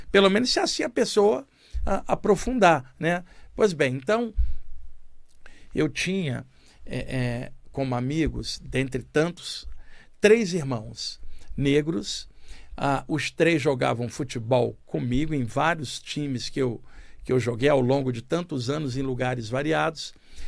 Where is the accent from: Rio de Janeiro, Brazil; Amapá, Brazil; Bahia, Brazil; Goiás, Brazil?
Rio de Janeiro, Brazil; Eu cresci na Baixada Fluminense do Rio de Janeiro.